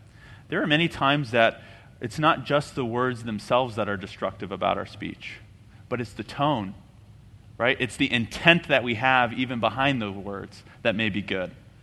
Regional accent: California, United States; I grew up in Southern California, and one of the most disturbing things that we would see almost yearly was the amount of disaster and destruction that was caused by a small fire.

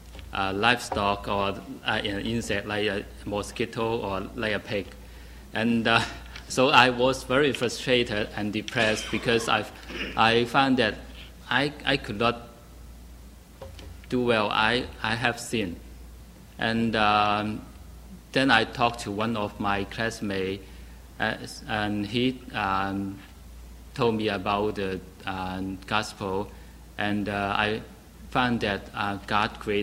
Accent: Hong Kong; English is a second language; moved away as an adult; now in United States; I came from Hong Kong last year.

